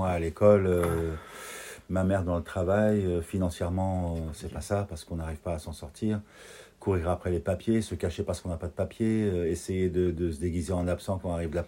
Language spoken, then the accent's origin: French; Lebanon; moi je suis arménien du Liban. Que ce soit bien clair. J'ai été formé là-bas, j'ai été accueilli là-bas, j'ai été nourri là-bas, à tous les points de vue.